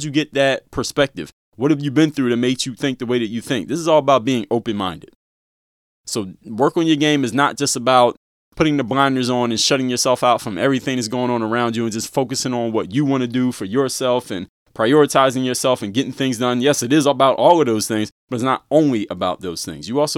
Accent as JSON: {"language": "English", "town": "Philadelphia", "region": "Pennsylvania", "country": "United States", "said": "You know, I'm from Philadelphia."}